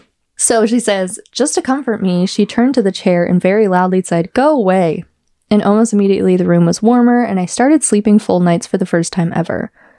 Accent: Ohio, United States; now in Michigan, United States; I had the misfortune of being born and raised in Ohio.

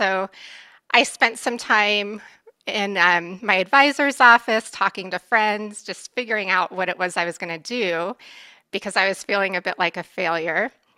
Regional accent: Sierra Vista, Arizona, United States; I grew up in Sierra Vista, Arizona, which is about an hour southeast of Tucson. And I grew up from the age of 5 all the way through high school and then attended college at Arizona State.

